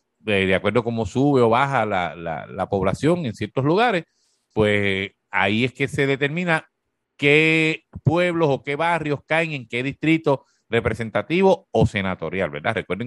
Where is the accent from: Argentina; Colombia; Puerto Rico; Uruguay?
Puerto Rico; Corozal; yo que soy de Corozal